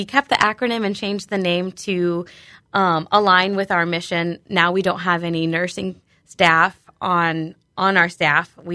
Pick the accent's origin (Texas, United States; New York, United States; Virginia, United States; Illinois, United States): Illinois, United States; Galesburg; I grew up in Galesburg, so I'm really excited to be back in town and working in Galesburg.